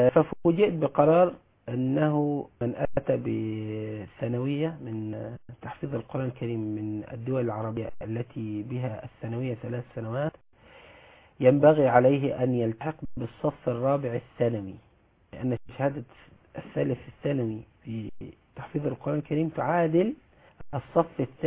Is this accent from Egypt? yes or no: yes; Asyut Governorate, Egypt; also born or lived in Jeddah, Saudi Arabia; من محافظة أسيوط. ولدت السعودية في مدينة جدة، والتحقت بمدارس تحفيظ القرآن الكريم.